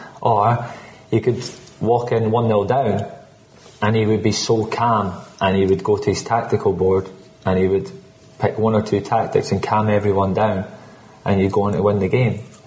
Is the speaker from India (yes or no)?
no; Scotland, United Kingdom; I'm not just saying that because I'm Scottish.